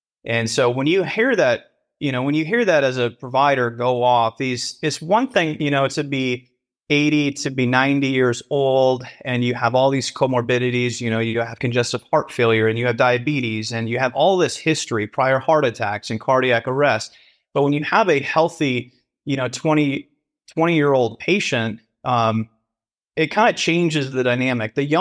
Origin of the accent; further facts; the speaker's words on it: Fremont, Michigan, United States; There was a news outlet in my hometown of Fremont, Michigan, that had heard about it.